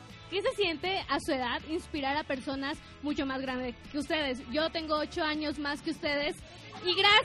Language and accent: Spanish; Mérida, Yucatán, Mexico; Soy de Mérida, Yucatán.